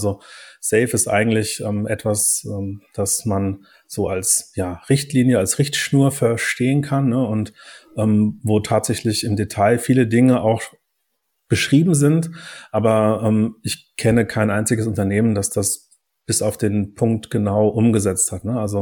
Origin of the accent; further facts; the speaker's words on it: Offenbach, Hesse, Germany; ich bin gebürtiger Hesse, also in Offenbach geboren, durfte man vor ein paar Jahren noch nicht so laut erzählen und bin nie wirklich aus Hessen weggekommen. Gibt eine kurze Episode, habe ich in Rheinland-Pfalz gewohnt, aber ich bin jetzt im schönen Ried in der Nähe von Darmstadt zu Hause.